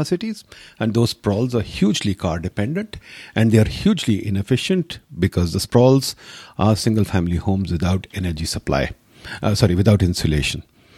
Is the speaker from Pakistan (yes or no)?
yes; Lahore, Punjab, Pakistan; Let's say we take the city of Lahore, my hometown, which is a very large city, which is now, I think, roughly 13, 14 million people.